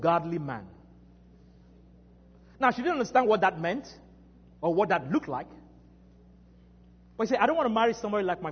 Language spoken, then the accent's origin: English; Nigeria; now in United States; Guys, I'm from Nigeria.